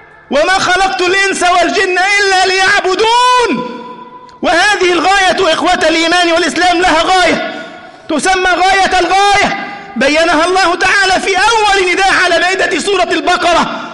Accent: Egypt

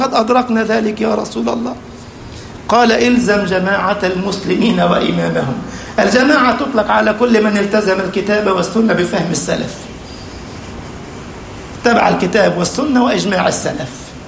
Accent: Egypt; اللهم اجعل بلدنا مصر أمنا أمانا، وسائر بلاد

